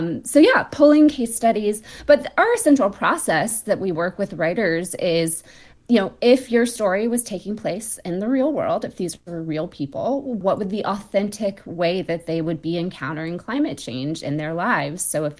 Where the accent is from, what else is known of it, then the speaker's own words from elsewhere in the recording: Alabama, United States; I'm from the Gulf Coast of Alabama. It's set on the Gulf Coast.